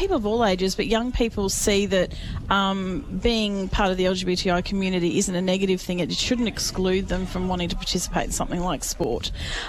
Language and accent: English; Queensland, Australia; moved away as an adult; I'm from Queensland. I moved down here 16 years ago.